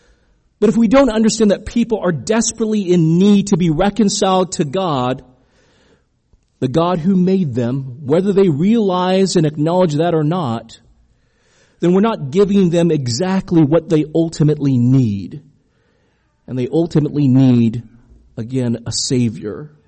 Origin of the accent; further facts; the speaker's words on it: San Antonio, Texas, United States; I'm from San Antonio, so I'm used to diversity.